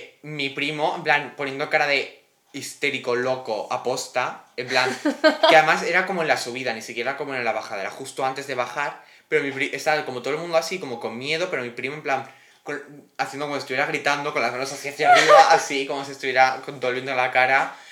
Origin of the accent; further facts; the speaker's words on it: France; first language fr; Spanish is a second language; O sea, perdona, yo soy francés nativo.